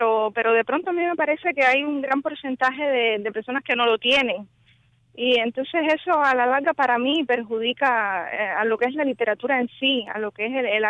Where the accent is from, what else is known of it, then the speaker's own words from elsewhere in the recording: Havana, Cuba; De Ciudad Habana, de Playa.